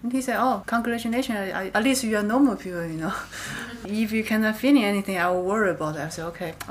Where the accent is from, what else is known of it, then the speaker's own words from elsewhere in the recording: Wuhan, Hubei, China; So I know when so many people ask her, oh, where are you from? I said, Wuhan. They say, it's a small town. I said, yeah, not so many people. It's just like 10 million.